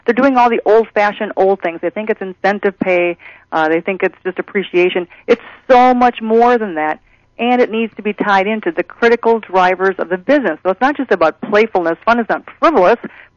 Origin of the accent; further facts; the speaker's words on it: Wisconsin, United States; I grew up in Wisconsin on a dairy farm, and it was a small town, and there were only two religions.